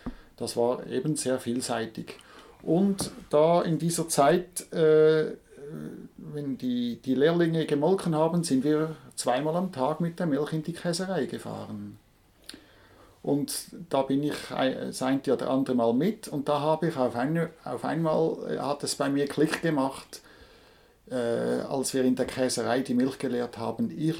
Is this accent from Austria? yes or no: no; Zurich, Switzerland; Nein, ich bin in Zürich, mitten in der Stadt aufgewachsen.